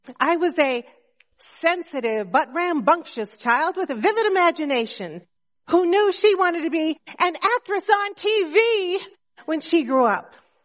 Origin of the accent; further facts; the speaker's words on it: Chicago, Illinois, United States; born there; I was born on May 7th, 1948 at Provident Hospital right here on the south side of Chicago.